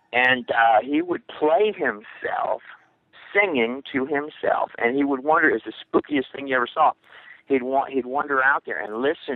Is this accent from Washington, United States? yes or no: no; Houston, Texas, United States; Okay, when I grew up in Houston, Texas, and Jason was my best friend as far back as I can remember.